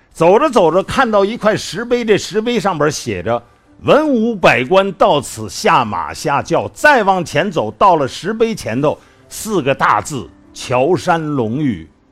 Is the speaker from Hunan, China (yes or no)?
no; Henan, China; 你是四川的，我是河南的